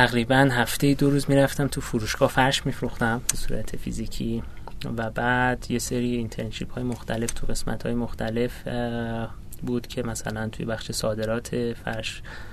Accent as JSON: {"language": "Persian", "region": "Yazd", "country": "Iran", "tie": "born or raised there", "moved": "as an adult", "lives_now": "Tehran, Iran", "said": "من متولد یزد هستم، سال 1364 دبستان راهنمایی و دبیرستان یزد بودم، بعد اومدم تهران"}